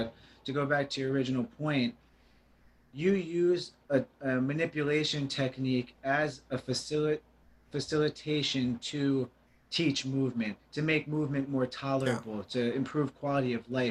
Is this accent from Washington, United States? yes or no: no; New Jersey, United States; I'm from New Jersey, like the whole Shore Conference, if you will.